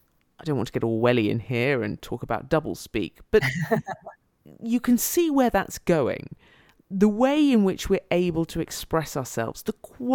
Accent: United Kingdom; I'm not sure if that's because I'm British and they sound like words from the books I would read as a child, but there you go.

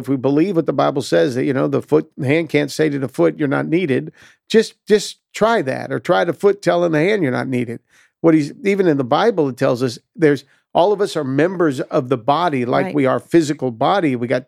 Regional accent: Miami, Florida, United States; it's because I'm from Miami and all of y'all are Southern.

